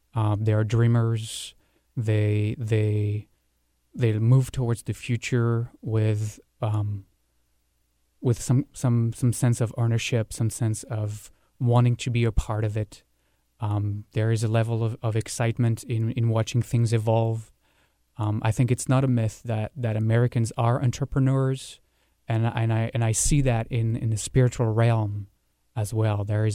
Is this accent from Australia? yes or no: no; France; moved away as an adult; also born or lived in Israel; now in United States; I left France when I was 18. I graduated from high school and I immigrated to Israel. And I lived in Israel for about 10 years. So I'm French, I'm Israeli.